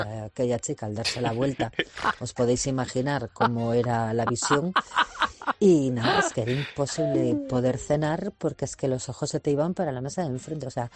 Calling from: Vigo, Galicia, Spain; de Vigo y nada

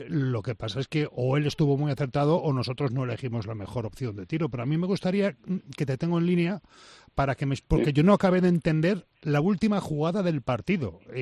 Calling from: Valladolid, Castile and León, Spain; de Valladolid.

